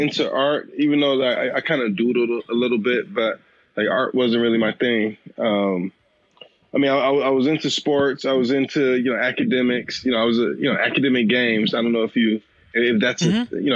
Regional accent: Detroit, Michigan, United States; So I grew up in Detroit, west side of Detroit. I went to high school at Cass Tech and went to University of Michigan for undergrad.

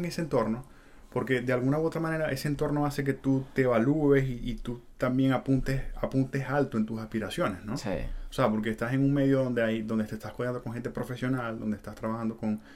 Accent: Maracaibo, Zulia, Venezuela; Cuando yo salí de Maracaibo, se quedaba mi hermano y se quedaba mi mamá también en Maracaibo.

